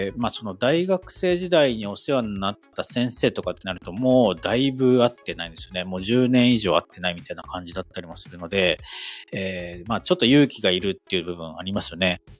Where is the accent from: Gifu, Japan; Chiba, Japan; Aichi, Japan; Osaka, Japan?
Gifu, Japan; あと地元の岐阜なんかを回ったんですけれども